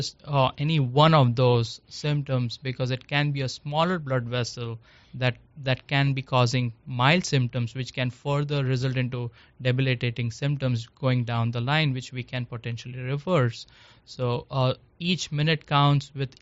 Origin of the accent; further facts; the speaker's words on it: India; now in Shreveport, United States; My background is I come from India, and I did my neurology in Shreveport